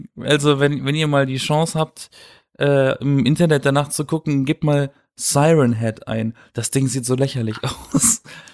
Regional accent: Baden-Württemberg, Germany; Ich komme aus dem Schwarzwald.

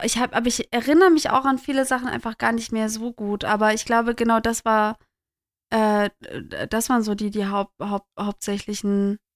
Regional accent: Bamberg, Bavaria, Germany; In Bamberg, wo ich aufgewachsen bin

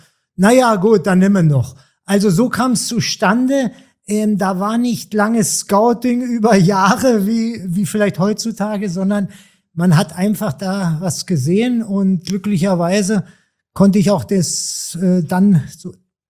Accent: Berlin, Germany; born there; Ich bin in West-Berlin geboren, da war die Mauer noch

